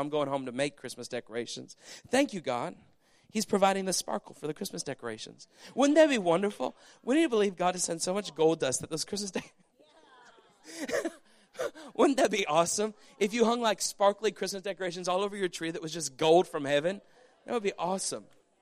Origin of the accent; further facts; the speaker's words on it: Canada; You see, I was born and raised in Canada.